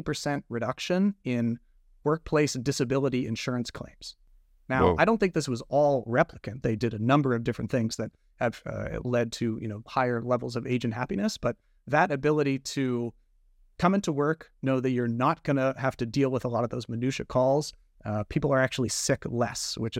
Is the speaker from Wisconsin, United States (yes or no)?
no; West Virginia, United States; I grew up in West Virginia. I have a pretty strong accent when I go home, and I want the machine to be able to understand the West Virginian just as well as the Californian